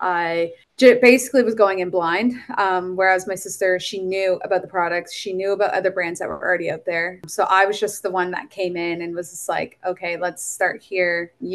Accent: Ontario, Canada; Well, I am from Ontario, Canada.

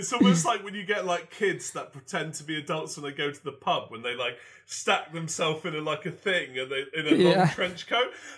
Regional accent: United Kingdom; As being British, I sometimes feel quite ashamed of my country

